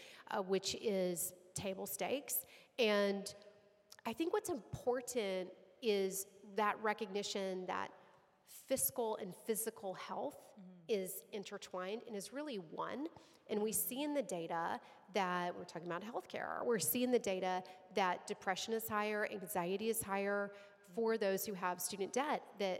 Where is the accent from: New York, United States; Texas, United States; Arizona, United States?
Texas, United States; It was a 6-hour drive from my hometown, and I was like, I am still in Texas.